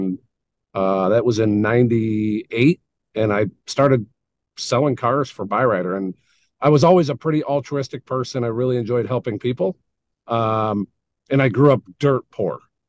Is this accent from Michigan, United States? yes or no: yes; Michigan, United States; growing up in Michigan, I will tell you that it is, Ford or GM